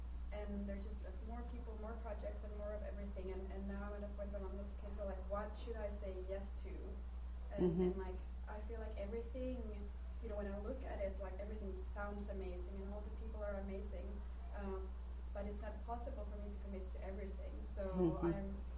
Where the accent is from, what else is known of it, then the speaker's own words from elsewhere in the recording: Finland; I'm from Finland, and I'm only here for this week